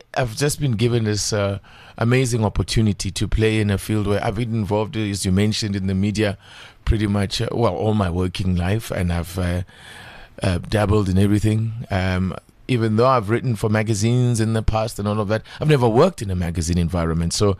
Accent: Pretoria, Gauteng, South Africa; born there; I was born in Lady Selborne. What was Lady Selborne? There was a hospital there on your way to Mabopane. That's where I was born. But my parents were living in Attridgeville at the time. So I lived there until I had to go to school

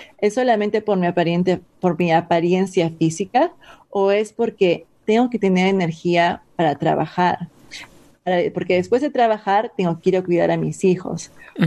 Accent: Peru; yo soy de Perú y yo he sido criada con papa y arroz mezclado y carne

